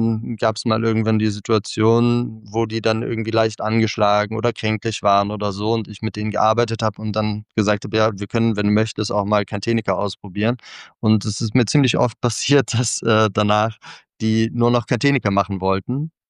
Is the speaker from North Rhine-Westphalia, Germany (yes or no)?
yes; Cologne, North Rhine-Westphalia, Germany; Also ich komme aus Köln